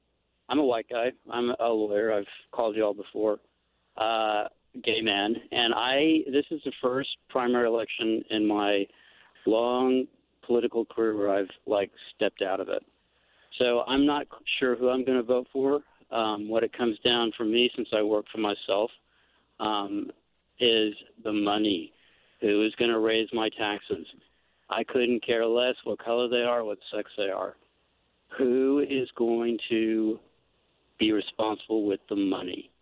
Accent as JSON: {"language": "English", "region": "Texas", "country": "United States", "said": "And I'm not a bigot, even though I'm from Texas."}